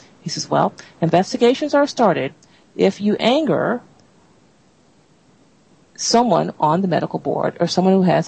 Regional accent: New York, United States; Now, I'm from New York State, so I can talk about New York State.

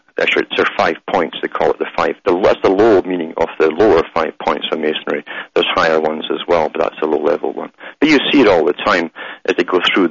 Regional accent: Ontario, Canada; So I'm from Hamish myself, up in Ontario, Canada.

